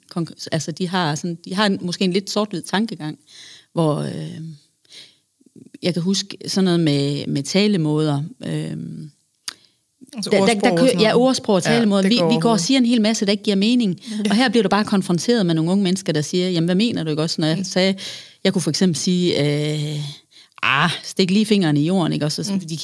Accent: Thyholm, Central Denmark Region, Denmark; now in Holstebro, Denmark; Vi er lavet for, 7 år siden et miljøskifte. Vi kommer fra Thyholm, nærmere bestemt.

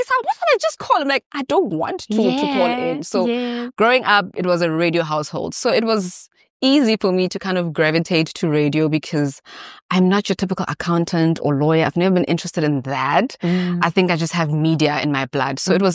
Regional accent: Kagiso, Gauteng, South Africa; So born and bred in Kagiso.

